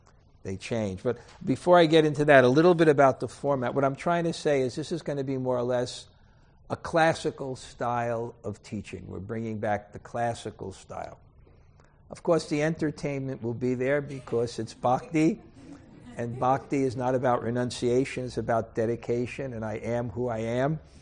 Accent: United States; because I'm an American, one thing we are good at is marketing.

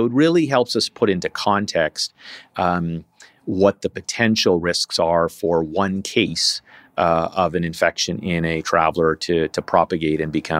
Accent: Canada; speaking here as a Canadian

